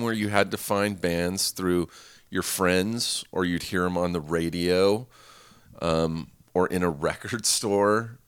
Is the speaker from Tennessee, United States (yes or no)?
no; Riverside, California, United States; I grew up in Riverside, California, just an hour east of Los Angeles.